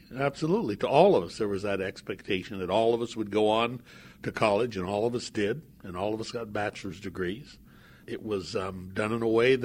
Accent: Pocatello, Idaho, United States; Grew up in Pocatello, Idaho, railroad town, gateway to the west.

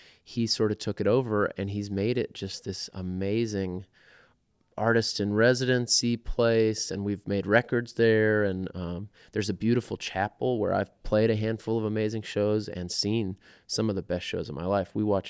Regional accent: Houston, Texas, United States; now in Austin, United States; Yeah, I'm from Houston, so I lived there maybe 6 years ago or something for about a year, and then went to Nashville, went to New York, ended up back in Austin

